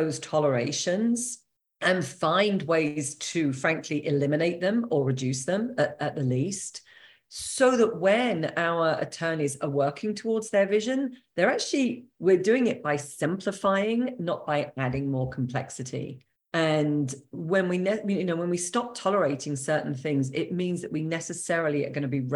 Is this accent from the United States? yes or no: no; United Kingdom; I am British, as you can, as listeners can hear. And I studied languages at university in England, French and Spanish and economics.